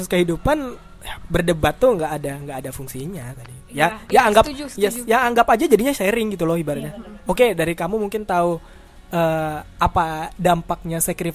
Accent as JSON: {"language": "Indonesian", "region": "Sumatra", "country": "Indonesia", "said": "Sebagai anak Sumatera"}